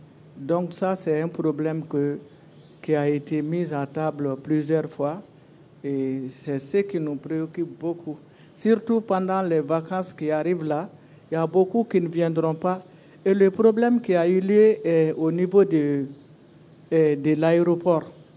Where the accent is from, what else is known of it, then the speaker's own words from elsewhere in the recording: Mali; Et après, comme nous sommes des Maliens, on a pu après se comprendre et puis mettre quelque chose en place.